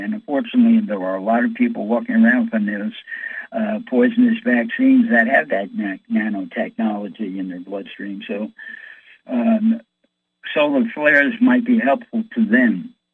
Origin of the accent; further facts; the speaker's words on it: New York City, New York, United States; I'm from New York City, and New York City is a Democratic political town.